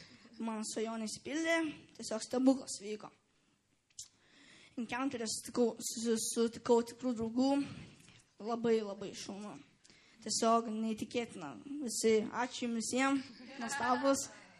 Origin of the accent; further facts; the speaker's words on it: Radviliškis, Šiauliai County, Lithuania; esu iš Radviliškio.